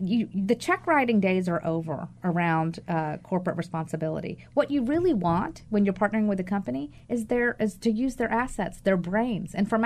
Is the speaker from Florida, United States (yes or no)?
no; New York City, New York, United States; So I look in New York City, and I'm a New Yorker.